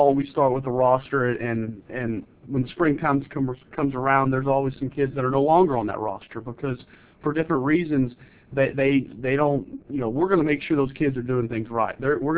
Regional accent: Dumas, Texas, United States; Well, I grew up in the Panhandle of Texas, a little town, Dumas, Texas, population 12,000-13,000 people there

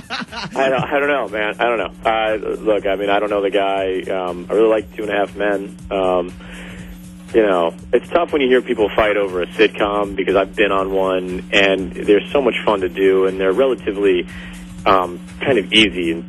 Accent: Connecticut, United States; Well, you know, I'm from Connecticut, so I'm kind of from the east side there

